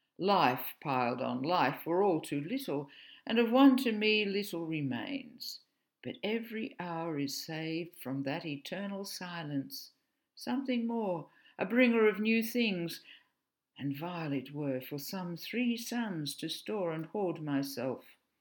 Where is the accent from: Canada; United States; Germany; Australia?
Australia; As an Australian, I am aware of many stories about children lost in the bush.